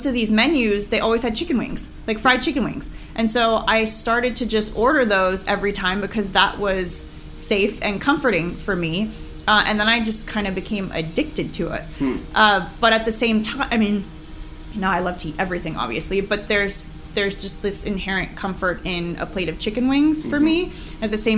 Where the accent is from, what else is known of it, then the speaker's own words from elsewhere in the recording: Pasadena, California, United States; I grew up in Pasadena, and my Chinese grandma was in Monterey Park